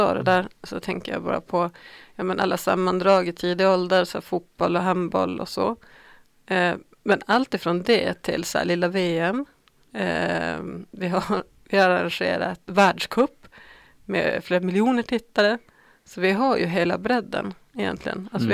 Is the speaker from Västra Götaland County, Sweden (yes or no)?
no; Norrbotten County, Sweden; Och det handlar om, okej, vi är 250 000 norrbottningar.